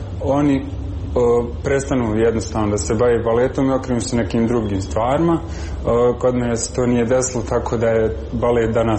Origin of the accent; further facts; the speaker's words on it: Bosnia & Herzegovina; Ja sam prvi iz Bosne poslije 10 godina.